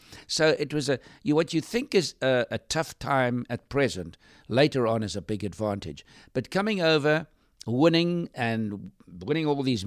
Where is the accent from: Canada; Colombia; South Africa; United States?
South Africa; because I was from South Africa, and at that stage we had an apartheid system.